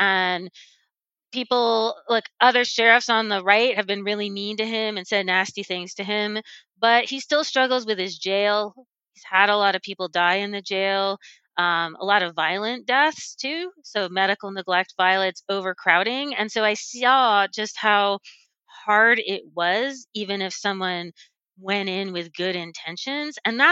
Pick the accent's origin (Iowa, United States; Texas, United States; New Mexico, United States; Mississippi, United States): Texas, United States; So I grew up in Texas